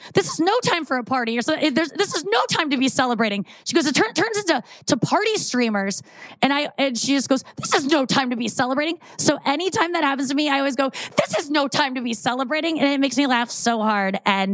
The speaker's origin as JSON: {"language": "English", "town": "St. Louis", "region": "Missouri", "country": "United States", "tie": "born or raised there", "said": "Cause I grew up in St. Louis. I didn't know any Jewish people."}